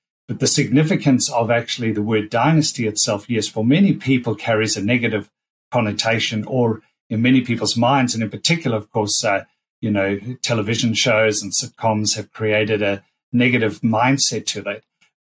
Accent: Australia; being Australian

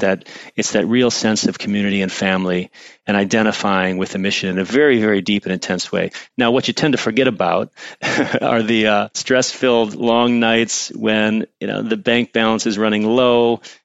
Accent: Detroit, Michigan, United States; I know I grew up outside Detroit

